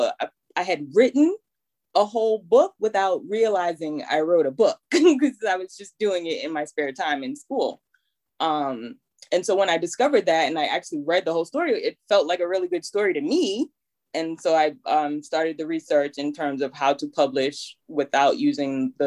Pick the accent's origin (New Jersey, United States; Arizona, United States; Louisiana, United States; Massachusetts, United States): Massachusetts, United States; Dorchester; They were from Roxbury, you know, like 15 minutes from where I grew up in Dorchester